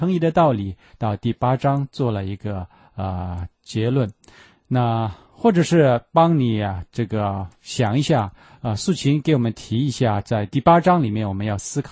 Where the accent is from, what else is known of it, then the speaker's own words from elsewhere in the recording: China; 那尤其是对我们中国人来读圣经呢，觉得讲到犹太人跟神的心意，怎外邦人呢好像总是觉得隔得很遥远